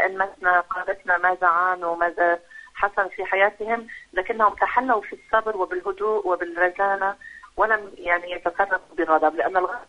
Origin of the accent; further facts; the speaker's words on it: Lebanon; حادث أمنية مثلا كما حدث عندنا في لبنان